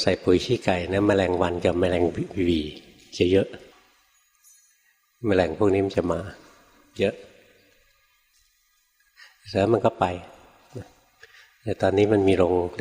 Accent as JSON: {"language": "Thai", "region": "Bangkok", "country": "Thailand", "tie": "born or raised there", "lives_now": "Nonthaburi, Thailand", "said": "หลวงพ่ออยู่ในกรุงเทพเกิดในกรุงเทพตอนเด็กๆนะอากาศก็ดีนะกรุงเทพ"}